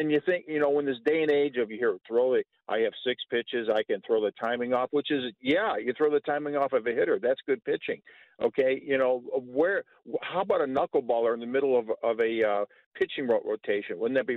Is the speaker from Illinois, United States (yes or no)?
yes; Chicago, Illinois, United States; I grew up in Chicago in the 70s.